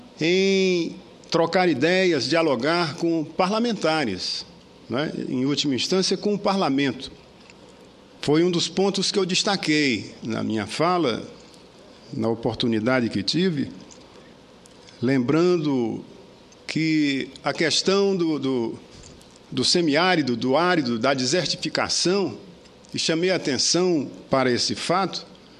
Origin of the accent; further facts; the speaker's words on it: Rio Branco, Acre, Brazil; a 500 metros da casa onde eu fui criado, em Rio Branco, eu pescava